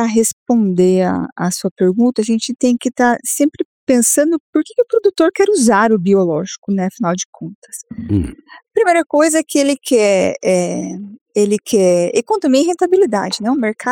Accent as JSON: {"language": "Portuguese", "town": "Londrina", "region": "Paraná", "country": "Brazil", "said": "Trabalho na Syngenta de São Paulo. Mas eu sou londrinense, Divino. Sou londrinense, mas eu trabalho lá."}